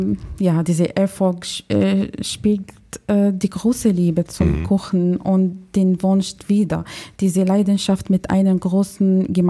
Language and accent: German; Syria; in Syrien, zum Beispiel in meiner Heimat.